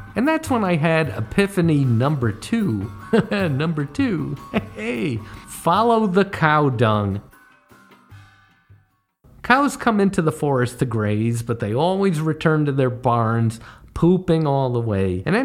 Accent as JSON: {"language": "English", "region": "Connecticut", "country": "United States", "tie": "born or raised there", "said": "As a kid growing up in Connecticut, I saw commercials for the Catskill Game Farm every 3 or 4 minutes."}